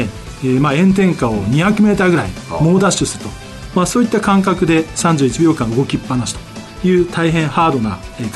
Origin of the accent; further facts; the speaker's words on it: Wakimachi, Tokushima, Japan; はい、地元脇の町の生まれになります。